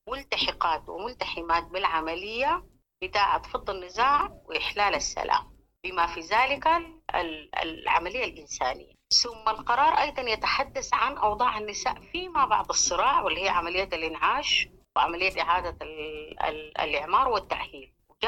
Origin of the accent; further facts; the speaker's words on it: Sudan; إن إحنا عندنا في السودان